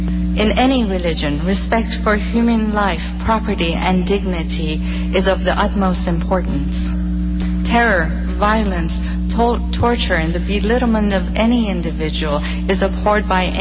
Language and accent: English; Iran; Ladies and gentlemen, I come from Iran